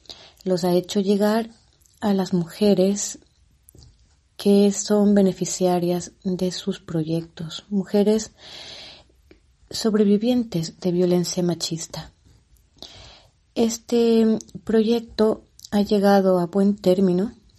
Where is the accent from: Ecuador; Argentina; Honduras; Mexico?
Ecuador; una mantita que han tejido pues las mujeres del Ecuador, mi país de origen.